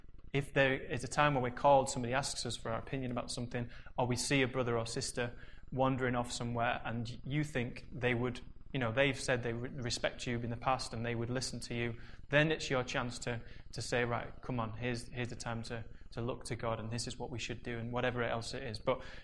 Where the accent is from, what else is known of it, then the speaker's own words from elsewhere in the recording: Yorkshire and the Humber, United Kingdom; now in Salford, United Kingdom; it's no excuse that I'm a Yorkshireman and that's the way it is. You know, it's, you know, I've come to Salford and I've changed my accent a bit